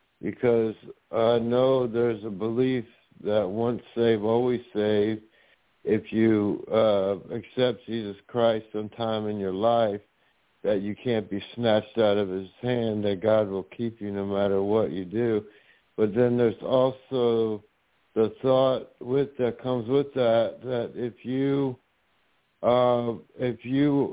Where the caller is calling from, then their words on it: Bradenton, Florida, United States; calling from Bradenton, Sarasota, Florida.